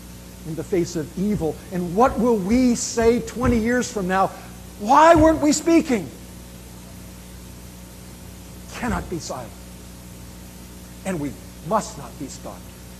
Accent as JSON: {"language": "English", "country": "Canada", "said": "as a Canadian coming into that context, I was unaware of it"}